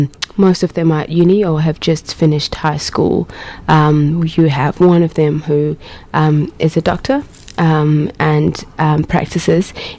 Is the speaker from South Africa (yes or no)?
yes; Durban, KwaZulu-Natal, South Africa; now in Australia; I was born in South Africa in Durban, which is a city within KwaZulu-Natal, just on the coast of Durban. Grew up there all my life. First came to Australia just in November last year.